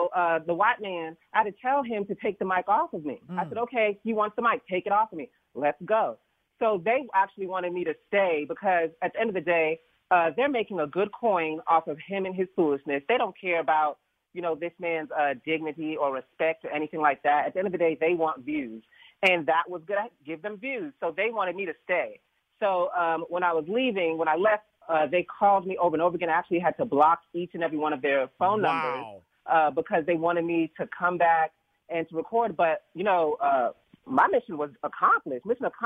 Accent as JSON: {"language": "English", "town": "Atlanta", "region": "Georgia", "country": "United States", "said": "I'm from Atlanta, so mm-hmm. you're not going to talk about my mammy."}